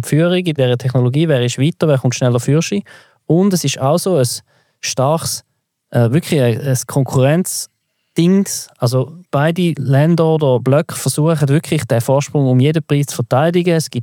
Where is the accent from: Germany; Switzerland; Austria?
Switzerland; die wir in der Schweiz benutzen als Schweizer Konsumenten